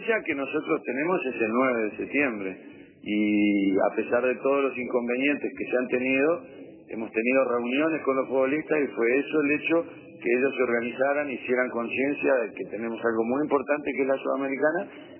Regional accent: Florida, Uruguay; No se olviden que yo soy de Florida y me siento muy orgulloso de ser un entrenador formado en el interior del país.

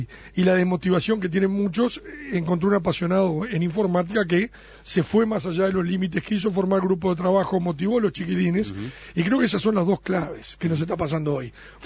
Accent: Uruguay; me sentí orgulloso como uruguayo

